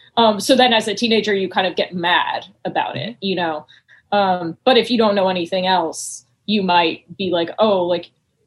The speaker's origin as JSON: {"language": "English", "region": "North Carolina", "country": "United States", "tie": "born or raised there", "said": "I grew up in North Carolina."}